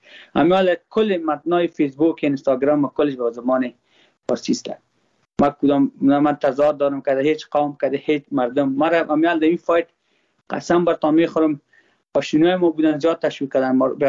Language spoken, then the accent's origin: Persian; Afghanistan